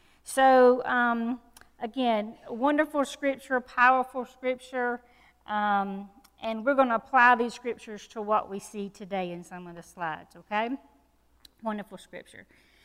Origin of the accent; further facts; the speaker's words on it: Richmond County, United States; Sorry, I'm from Richmond County.